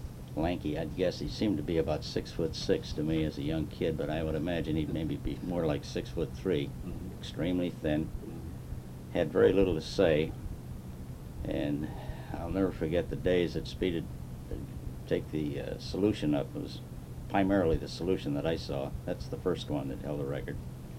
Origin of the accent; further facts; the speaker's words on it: Chicago, Illinois, United States; moved away as an adult; I was born in Chicago on June the 15th, 1916. I'm 71 and still going strong.